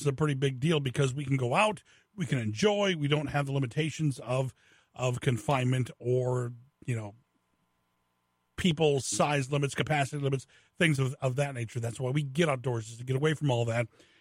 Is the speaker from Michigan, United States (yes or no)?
yes; Lansing, Michigan, United States; Look, growing up in Lansing, I mean, I've seen a lot of things in the river